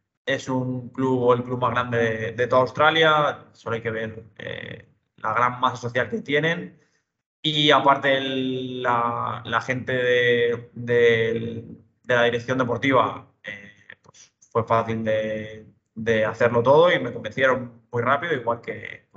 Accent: Madrid, Community of Madrid, Spain; Yo soy de Madrid, soy de Vallecas. Yo estuve jugando por mi barrio, en el equipo que se llama Vallecas

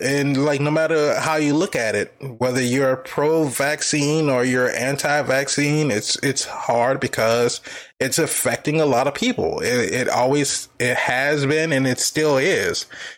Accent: Texas, United States; oh, you're from Louisiana, I'm like, no, I'm from Texas.

